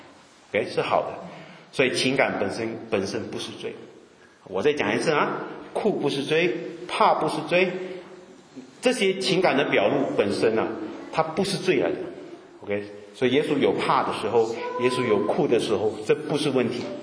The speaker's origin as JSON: {"language": "Chinese", "country": "Malaysia", "said": "我不知道我们马来西亚人为什么老跑到外国出来啊"}